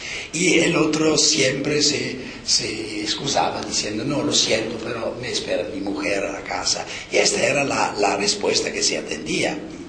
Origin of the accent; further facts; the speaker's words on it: Marche, Italy; En mi región, yo soy de Italia Central, de las Marche, recuerdo que cuando era un niño había esta costumbre, ahora todo ha cambiado.